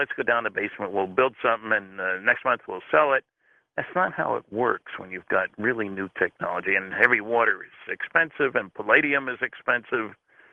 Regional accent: Linden, New Jersey, United States; I grew up in Linden, New Jersey. He grew up in the next-door town, Rahway, New Jersey.

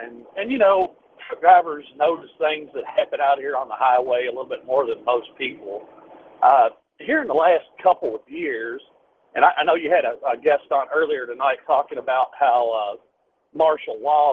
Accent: Kentucky, United States; Like I say, I'm from Kentucky, and I live real close to Fort Knox

